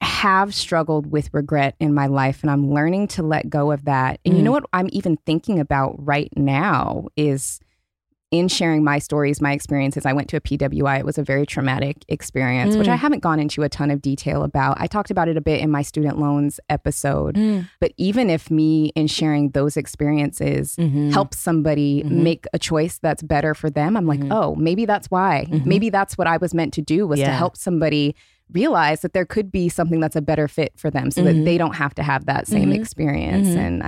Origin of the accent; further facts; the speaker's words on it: Pacific Northwest, United States; growing up in the Pacific Northwest and also being like first gen college student, no one in my family had went to college.